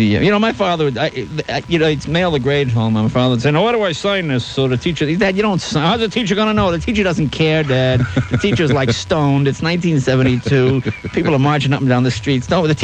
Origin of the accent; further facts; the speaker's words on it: Boston, Massachusetts, United States; I grew up in Boston and I was raised back there, and there's a certain Eastern sensibility.